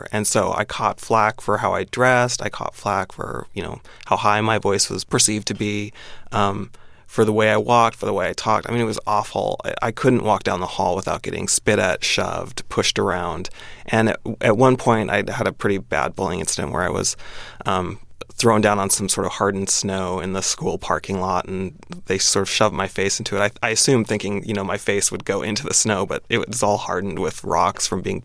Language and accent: English; Spokane, Washington, United States; I grew up in Spokane, Washington, which me and my friends used to joke was a great place to leave.